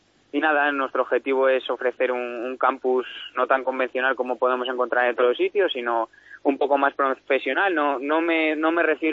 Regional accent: Torrelavega, Cantabria, Spain; yo por lo menos, por ejemplo, que soy de Torrelavega

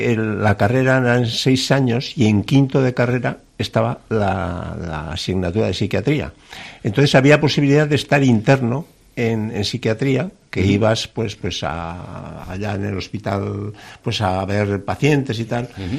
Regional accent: Tudela, Navarre, Spain; born there; yo soy nacido en Tudela, pero sin embargo mi segunda referencia y afectivamente igual casi la primera es Los Fallos.

